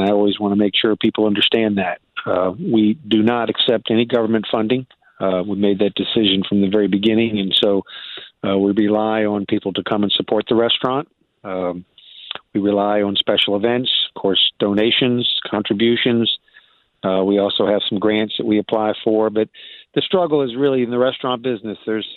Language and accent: English; Richmond, Virginia, United States; But I grew up in Richmond, had a lot of support